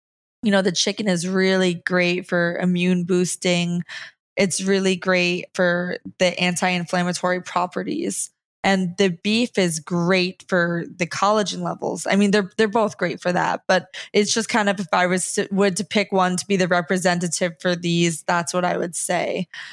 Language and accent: English; New Jersey, United States; I'm from New Jersey. I don't give an F